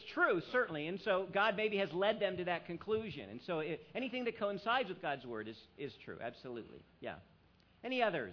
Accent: Alabama, United States; Yeah, yeah, I was raised in Alabama, so we had blue laws in Alabama as well.

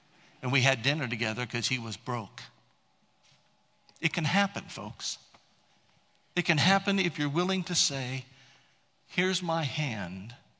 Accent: Columbus, Ohio, United States; When I grew up in Columbus, Ohio, in the Catholic parish I grew up

